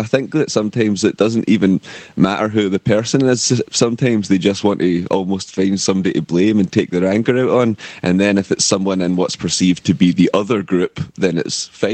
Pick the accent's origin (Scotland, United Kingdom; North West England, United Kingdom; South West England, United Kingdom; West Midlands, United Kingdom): Scotland, United Kingdom; That's just because I'm Scottish. That's a natural impulse for a Scottish person, it seems.